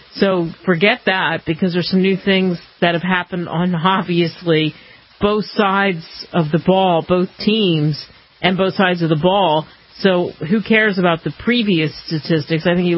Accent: Chicago, Illinois, United States; I'm from Chicago originally, so I'm going to pick the Bears

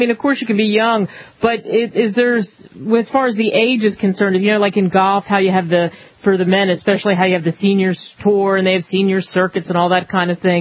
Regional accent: New Jersey, United States; maybe it's because I'm from Jersey.

